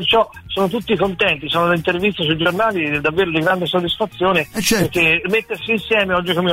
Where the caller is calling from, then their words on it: Grosseto, Tuscany, Italy; Buongiorno, buongiorno a tutti. Buongiorno, ci siamo da Grosseto.